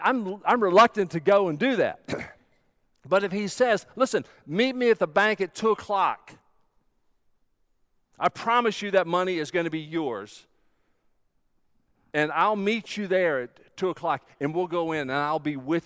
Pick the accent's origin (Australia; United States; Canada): United States; North Carolina; Now, I'm from North Carolina, and where I'm from, we would say, that stinks.